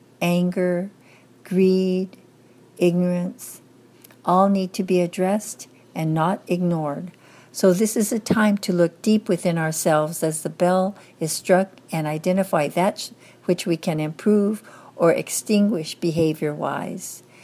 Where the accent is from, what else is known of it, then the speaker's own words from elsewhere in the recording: Arizona, United States; I'm recording this from Mesa, Arizona, while spending the holidays with both … Arizona is where I grew up